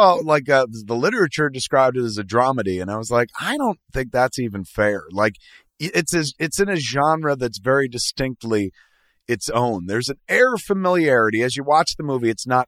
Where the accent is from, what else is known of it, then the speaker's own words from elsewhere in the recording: New Jersey, United States; I didn't grow up in Canada. I grew up in New Jersey.